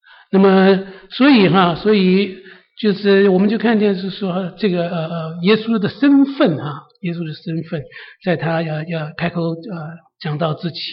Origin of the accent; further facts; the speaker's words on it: China; 我们中国人习惯是说是孩子犯错的时候我们有的时候把他们讲的一文不值